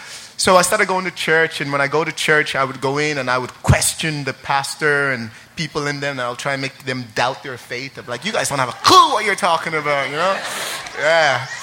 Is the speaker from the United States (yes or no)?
no; Ireland; I'm from Ireland. Originally, my parents are from Nigeria, but I grew up in Ireland. Been in Ireland like 17 years, so I kind of grew up there, you know, did everything from there. But what it was I grew up in a Muslim home.